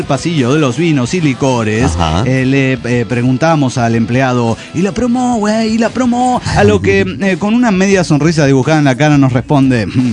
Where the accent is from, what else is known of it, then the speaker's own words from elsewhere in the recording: Monterrey, Nuevo León, Mexico; de Monterrey, Nuevo León.